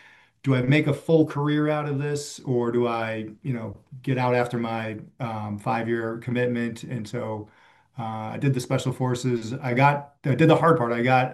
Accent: New Jersey, United States; as I got older, growing up in New Jersey, I would go to Army Navy or Army football games.

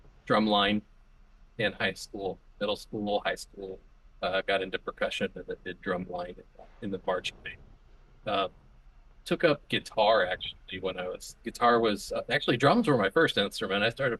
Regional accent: Illinois, United States; But well, I am 42 years old. Born and raised in Illinois, tiny town, about 5,000 people, and that is currently where I live as well.

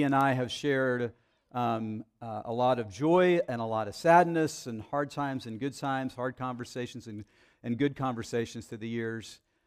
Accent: Dallas, Texas, United States; I grew up in the Dallas area

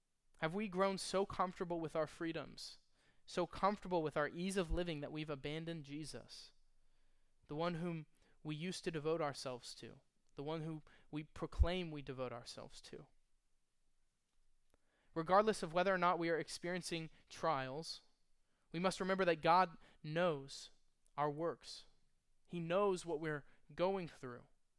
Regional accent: Texas, United States; So, as a Texan, in the Battle of the Alamo

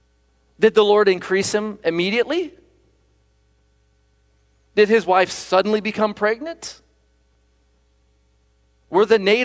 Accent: Brazil; moved away; There was a time when we were living in Brazil. I grew up here in Newburgh, and I loved the beach.

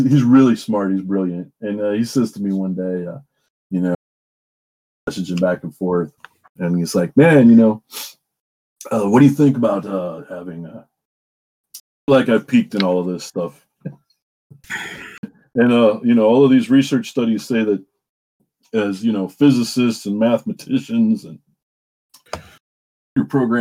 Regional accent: Iowa, United States; growing up in Iowa in kind of the really Rust Belt, Farm Belt town that I grew up

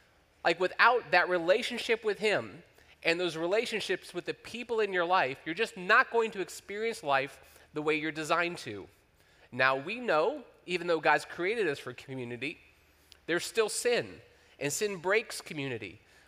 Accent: Ohio, United States; and I was born and raised in Ohio

